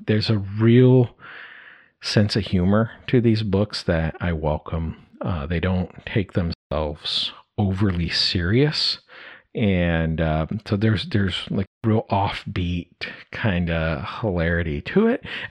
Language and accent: English; Brazil; now in United States; I grew up in South America, in Brazil